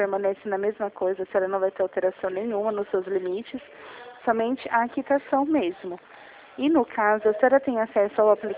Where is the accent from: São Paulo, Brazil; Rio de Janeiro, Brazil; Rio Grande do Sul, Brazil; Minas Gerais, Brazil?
São Paulo, Brazil; Jundiaí; eu sou aqui de Jundiaí.